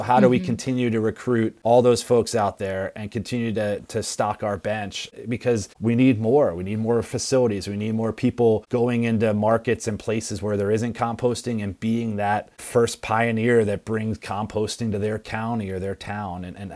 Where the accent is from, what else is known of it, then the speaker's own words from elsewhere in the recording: Maryland, United States; In my home state of Maryland, we have no composters on the EPR advisory committee.